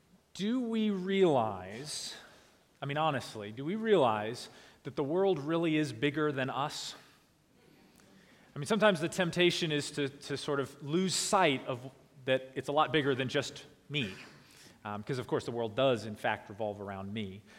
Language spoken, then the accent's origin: English; Virginia, United States; I'm from Northern Virginia, and anytime I try to say y'all, you all remind me that I still do not know how to say that word correctly